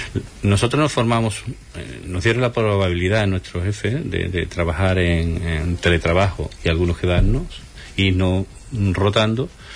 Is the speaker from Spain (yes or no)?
yes; Alcalá de Guadaíra, Andalusia, Spain; moved away as an adult; now in Huelva, Spain; Yo no soy de Huelva, yo soy de Alcalá de Guadaira, de Sevilla. Me casé con una onubense y desde entonces vivo aquí, desde el año 87. Aunque llegué el 85, desde el año 87 estoy aquí en Huelva.